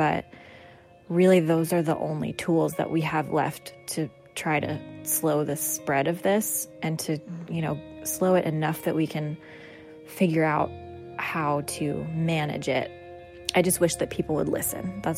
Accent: Midwest, United States; Like, it just feels like I'm from the Midwest, so very familiar with storms and tornadoes

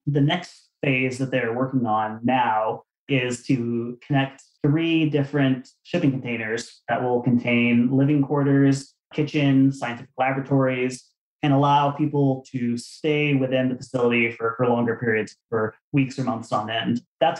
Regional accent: Arizona, United States; You know, when I was a kid growing up in Arizona.

